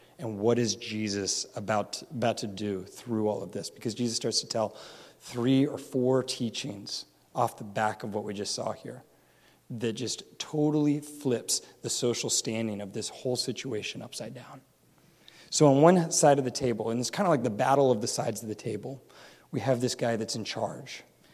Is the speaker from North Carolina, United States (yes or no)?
yes; North Carolina, United States; And I'm from North Carolina. I do not. That did not teach me.